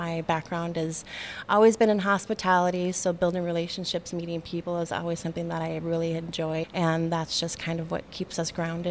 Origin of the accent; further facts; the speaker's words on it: Minnesota, United States; So I am not originally from the central Minnesota area. I grew up in the Twin Cities area, born and raised.